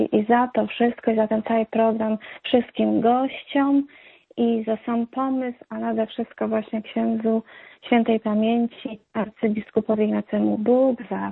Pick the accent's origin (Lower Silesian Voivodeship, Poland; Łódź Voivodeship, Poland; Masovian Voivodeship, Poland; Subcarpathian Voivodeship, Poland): Subcarpathian Voivodeship, Poland; Przemyśl; Dorastałam tu w Przemyślu